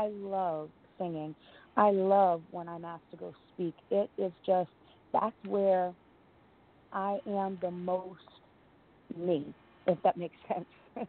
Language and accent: English; New Jersey, United States; I am from New Jersey.